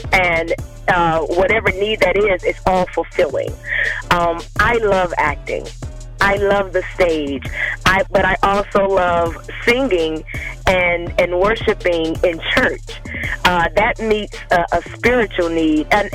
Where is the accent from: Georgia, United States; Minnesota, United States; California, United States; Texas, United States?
Georgia, United States; Atlanta; Okay, my family, we're born and raised in Atlanta, Georgia, Pool Creek, actually, a little subdivision called Pool Creek.